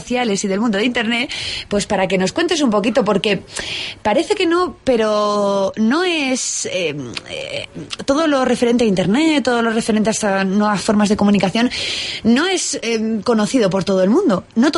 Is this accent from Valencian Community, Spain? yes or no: yes; Alicante, Valencian Community, Spain; Porque como alicantina que soy, yo ya hace dos semanas que no me podía meter en el río.